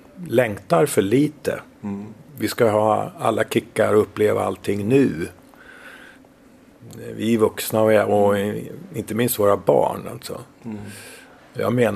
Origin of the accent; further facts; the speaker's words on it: Sandviken, Gävleborg County, Sweden; Jag växte upp i Sandviken från 4:e klass. Alltså jag var 10-11 år. Upp till gymnasiet så bodde jag ju i Sandviken.